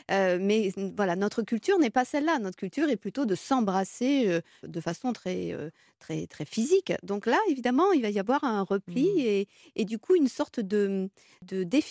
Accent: France; Oui, alors surtout qu'on est en France, on est des Latins

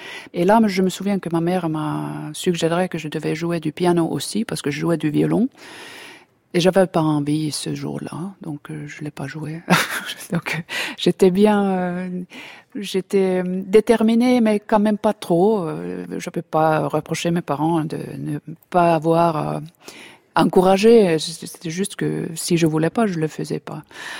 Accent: Helsinki, Uusimaa, Finland; finlandaise. Je suis née à Helsinki il y a 50 ans et je suis chef d'orchestre.

